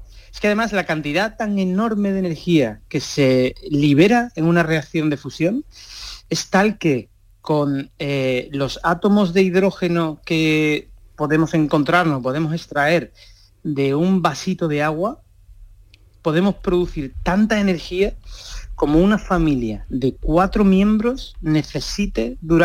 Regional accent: Seville, Andalusia, Spain; yo soy de Sevilla y me siento particularmente orgulloso

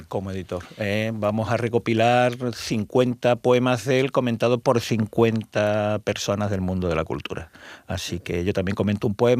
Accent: Seville, Andalusia, Spain; estas sevillanas me retrotraen a mi tierra, me retrotraen a la feria, a la primavera, a cómo se vive en Sevilla en estos meses maravillosos

